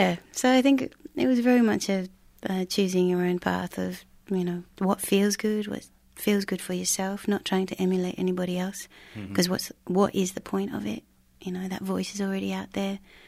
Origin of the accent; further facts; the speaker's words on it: Australia; now in United Kingdom; I grew up in Australia and moved over to England about 10 years ago.